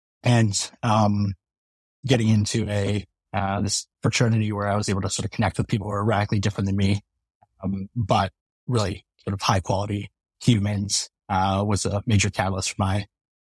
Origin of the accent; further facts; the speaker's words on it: Anaheim, California, United States; I mean, Buck's friends like to talk about how where I grew up in Anaheim, California, or as we called it Anacrime, is a rough neighborhood to say the least.